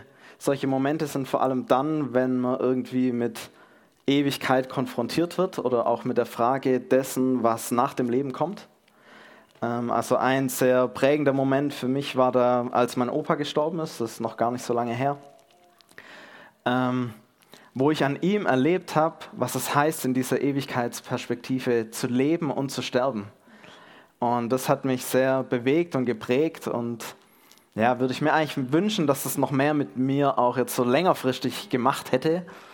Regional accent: Gärtringen, Baden-Württemberg, Germany; Ich komme aus Gärtringen. Dort wohne ich mit meiner Family.

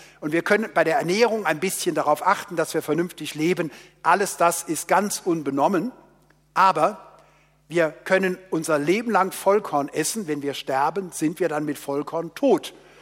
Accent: Rhineland, Germany; Wir als Rheinländer, wir geben das Geld aus, das wir nicht haben

